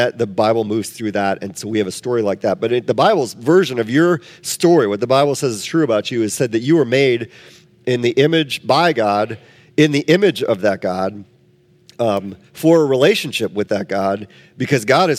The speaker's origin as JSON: {"language": "English", "region": "Wisconsin", "country": "United States", "tie": "born or raised there", "said": "that was our tourism logo when I was growing up in Wisconsin."}